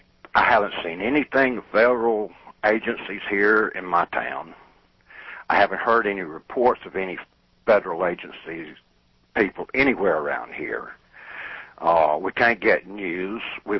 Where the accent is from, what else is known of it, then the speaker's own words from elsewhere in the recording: New Orleans, Louisiana, United States; born there; I'm heartbroken. I was born in New Orleans.